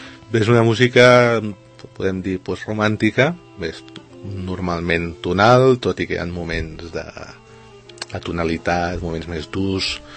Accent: Sant Cugat del Vallès, Catalonia, Spain; soc un compositor de Sant Cugat

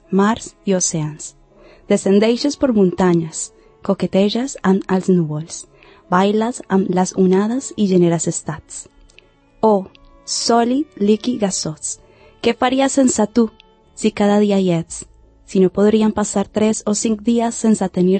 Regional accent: Colombia; Catalan is a second language; sóc colombiana i estic molt contenta d'estar aquí.

